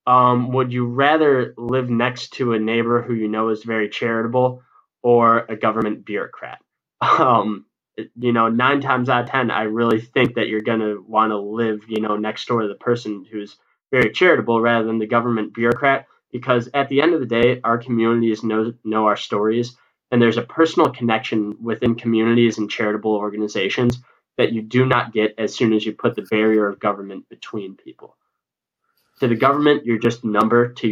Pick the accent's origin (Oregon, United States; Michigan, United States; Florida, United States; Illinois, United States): Illinois, United States; Chicago; I am from Chicago. Pineapple belongs in a fruit salad